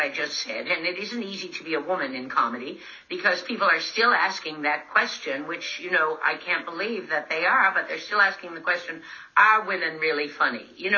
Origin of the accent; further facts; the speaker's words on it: Newfoundland and Labrador, Canada; because I'm a Newfoundlander, I do have that weird way of seeing things, or that comedic way of seeing things.